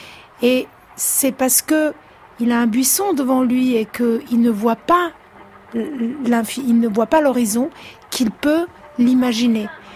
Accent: Italy; le fait que je suis italienne, c'est important

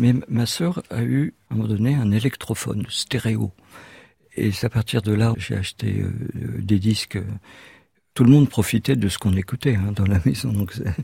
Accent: Nogent-sur-Marne, Île-de-France, France; born there; je suis né à Nogent-sur-Marne le 6 novembre 1951

